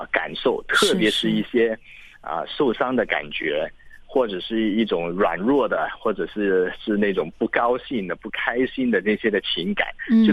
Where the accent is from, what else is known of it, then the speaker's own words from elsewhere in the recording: China; born there; 其实因为我小时候其实也是在中国出生